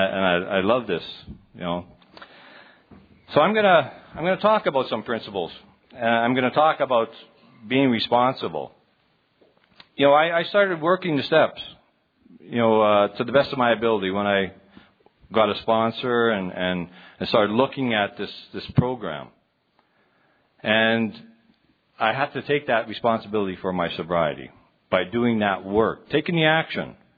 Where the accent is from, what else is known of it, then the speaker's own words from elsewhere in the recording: Canada; I came to San Antonio as a Canadian, eh?